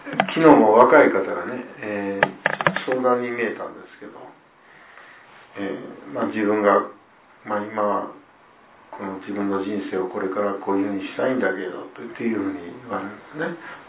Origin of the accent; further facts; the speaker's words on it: Okayama, Japan; 私たち岡山県人もですね、油断をしてはならないなというふうに思いますね。